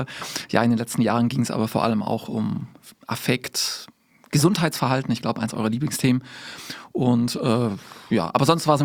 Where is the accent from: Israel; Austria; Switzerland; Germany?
Germany; Baden-Württemberg; ich bin Schwab, da wo ich herkomme, muss man sagen, ist ein Kurkaff, da ist nichts